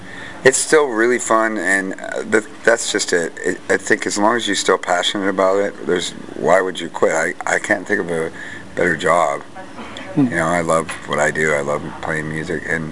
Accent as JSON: {"language": "English", "region": "California", "country": "United States", "said": "It's weird for me because I'm from the Bay Area."}